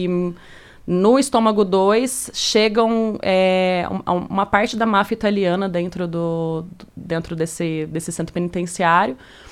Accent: Minas Gerais, Brazil; Bom, eu sou mineira, né, do interior, e desde criança eu tive muito contato com costura, bordado

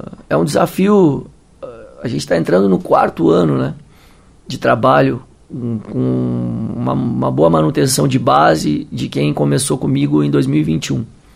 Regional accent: Pelotas, Rio Grande do Sul, Brazil; Bom, sou gaúcho, natural de Pelotas, sou uma cria do futsal.

